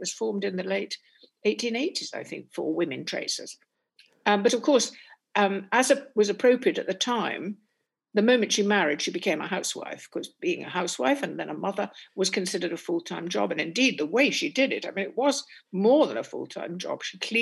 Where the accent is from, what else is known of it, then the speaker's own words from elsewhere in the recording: Stockport, North West England, United Kingdom; I come from Stockport, which was then still part of the industrial north. This is the 50s. And it was still smoky and rather drab, very Ellis Lowry, you know, and very limited. It had one bookshop, I seem to remember, which I haunted near Mersey Square.